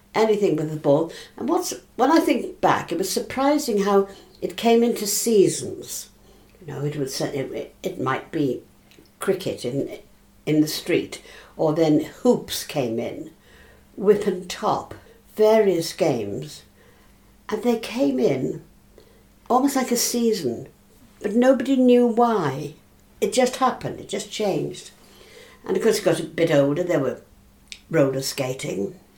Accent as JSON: {"language": "English", "town": "Cardiff", "region": "Wales", "country": "United Kingdom", "tie": "born or raised there", "said": "I'm a Cardiff girl throughout. I was born in Roath and have never moved out of Cardiff. All my working life has been here."}